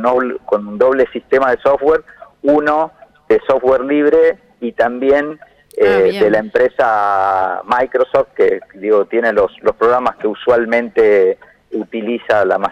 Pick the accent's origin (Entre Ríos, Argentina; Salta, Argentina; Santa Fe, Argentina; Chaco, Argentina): Salta, Argentina; accent: Salta; Ustedes escucharán mi tonada, sí, y se darán cuenta que porteño no soy, yo vengo de esa Argentina profunda, yo soy de Salta.